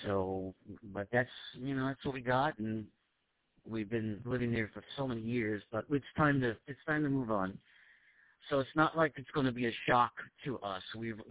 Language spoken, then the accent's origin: English; East Coast, United States; I'm never used to it growing up on the East Coast, of course, but I tell you what, that's what they got air conditioning for.